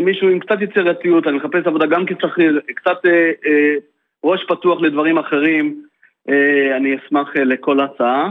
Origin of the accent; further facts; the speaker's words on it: Mitzpe Dani, West Bank, Palestine; אני ממצפה דני